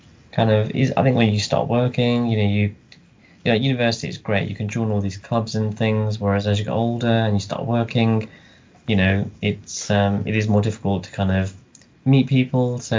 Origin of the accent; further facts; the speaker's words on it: United Kingdom; I was born and brought up here, so I do regard myself as British